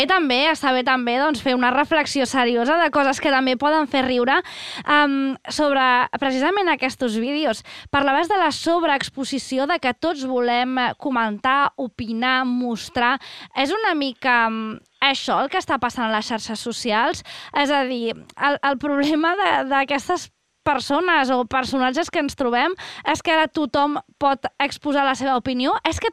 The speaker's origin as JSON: {"language": "Catalan", "town": "Formentera", "region": "Balearic Islands", "country": "Spain", "said": "quan era petita, me'n recordo d'anar de viatge a altres bandes i que em preguntessin, tu d'on ets? I, no, soc de Formentera."}